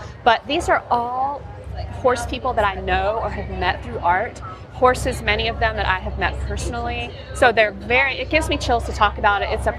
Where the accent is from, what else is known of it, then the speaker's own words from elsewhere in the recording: South Carolina, United States; now in Savannah, United States; I grew up in South Carolina and have been a horse lover my entire life.